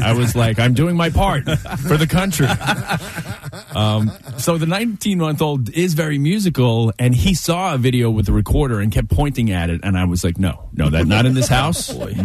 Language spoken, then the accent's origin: English; Queens, New York, United States; So I grew up in Queens, so like now there's like bugs around